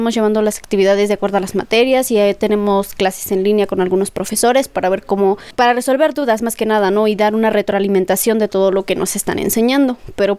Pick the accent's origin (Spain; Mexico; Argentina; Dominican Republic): Mexico; Tezcatepec, Veracruz; el lugar donde yo vivo, de donde soy, pues no es 100% bueno